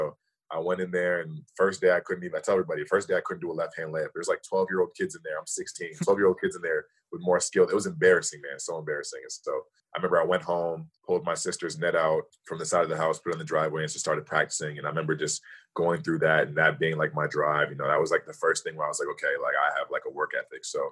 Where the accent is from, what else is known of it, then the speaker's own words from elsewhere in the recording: Toronto, Ontario, Canada; You know, I'm from Toronto